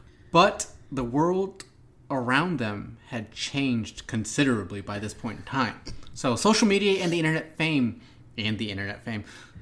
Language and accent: English; Riverside, California, United States; also born or lived in Orange County; I was born in OC, baby. I'm a Riverside person, but I was born in Orange County.